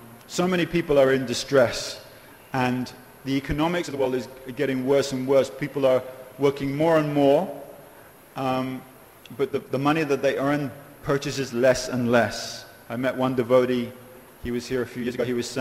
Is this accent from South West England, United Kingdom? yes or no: no; London, United Kingdom; I was growing up in London in the 60s. And in England, when the devotees first came, I first saw them